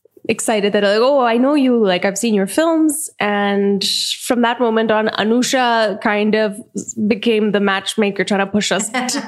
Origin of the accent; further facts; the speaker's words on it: Vancouver, British Columbia, Canada; I've been born and raised in Vancouver, Canada, and in the same house that I was born in. My mother still lives there.